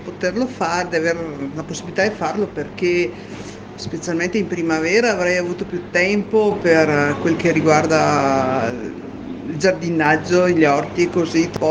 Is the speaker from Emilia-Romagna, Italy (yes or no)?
no; Primiero, Trentino-Alto Adige, Italy; Sono della Valle di Primiero.